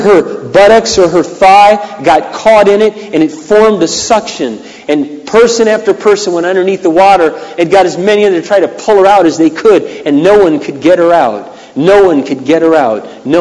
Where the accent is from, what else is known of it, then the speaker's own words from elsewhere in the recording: Sunbury, Iowa, United States; the city of Minneapolis is smaller than the smallest town I grew up in Iowa, called Sunbury, with 30 people in it.